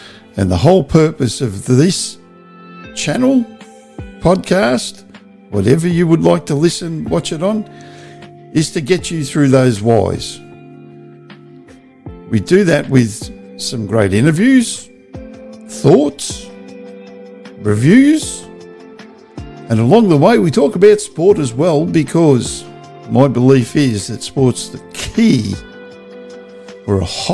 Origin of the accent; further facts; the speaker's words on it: Australia; I'm an Aussie guy